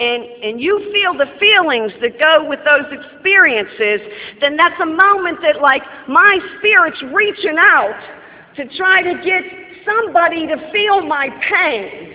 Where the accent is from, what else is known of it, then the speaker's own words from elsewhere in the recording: Pittsburgh, Pennsylvania, United States; I hail from the Pittsburgh area in Narcotics Anonymous.